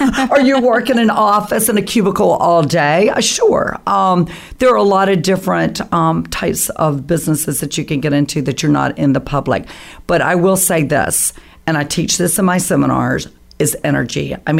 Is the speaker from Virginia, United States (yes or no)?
no; Perry, Florida, United States; born there; Perry, Florida. Heather, I'm a big city girl. Yes, I was born in Perry.